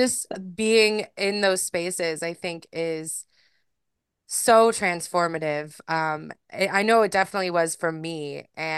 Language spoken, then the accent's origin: English; United States; I think in America in general, because I'm from America, you're also from the States.